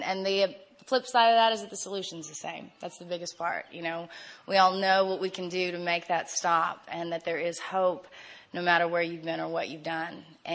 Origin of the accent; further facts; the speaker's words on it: San Antonio, Texas, United States; I'm from San Antonio. So dumb.